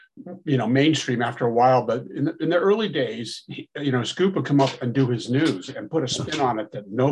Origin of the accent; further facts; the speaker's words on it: San Francisco, California, United States; I brought out a lot of memories for me growing up in San Francisco in the 60s and 70s